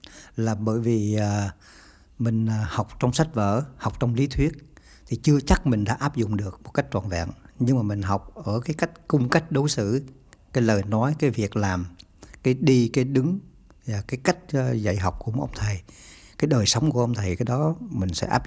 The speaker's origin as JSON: {"language": "Vietnamese", "town": "Phan Thiet", "region": "Bình Thuận", "country": "Vietnam", "tie": "born there", "said": "Tôi được sinh ra tại thành phố Phan Thiết ở Việt Nam, miền Nam Việt Nam."}